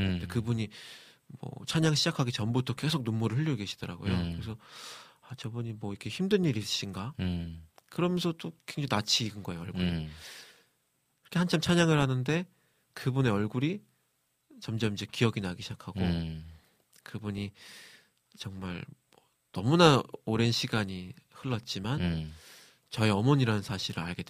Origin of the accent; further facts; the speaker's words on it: South Korea; 제가 한국 사람이고 또 일본어도 많이 언어라고 나이도 아직 젊은 편이고